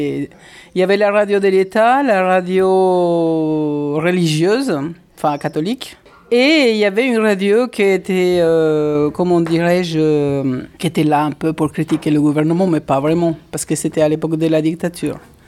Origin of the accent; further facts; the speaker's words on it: Paraguay; first language Guarani; French is a second language; now in France; Oui, c'est ma langue maternelle, c'est ce que j'ai appris, c'est la première chose que j'apprends avant l'espagnol.